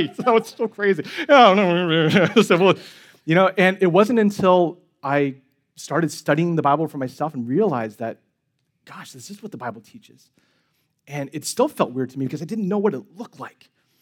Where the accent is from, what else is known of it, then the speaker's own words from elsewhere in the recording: San Francisco, California, United States; So I grew up in San Francisco, which is a really progressive city.